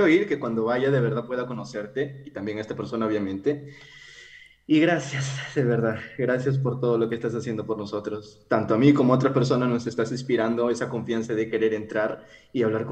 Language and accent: Spanish; Peru; Ella es de México y yo soy de Perú.